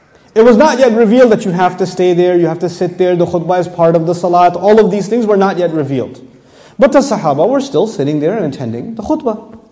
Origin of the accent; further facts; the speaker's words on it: Texas, United States; I come from Texas, we have gun expos, right?